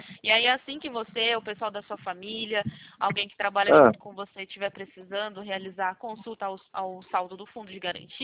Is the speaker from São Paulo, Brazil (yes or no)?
yes; Campinas, São Paulo, Brazil; Eu sou daqui de Campinas.